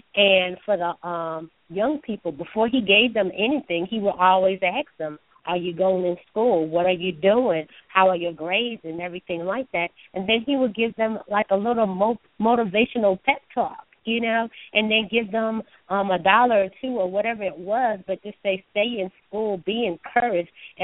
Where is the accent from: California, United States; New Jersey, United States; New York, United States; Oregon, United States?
New York, United States; also born or lived in Kingston, Jamaica; I grew up in New York. I was born in Kingston, Jamaica, but raised in New York.